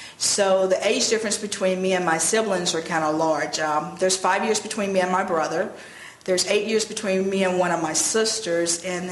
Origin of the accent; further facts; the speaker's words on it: Florida, United States; I was born and raised in Florida. Most people know the location of Destin.